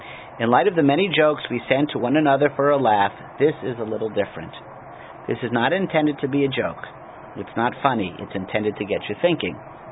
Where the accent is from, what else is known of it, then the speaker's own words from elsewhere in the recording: United States; born there; thank God I'm American born, and even my parents, my mother's American born, my father was an immigrant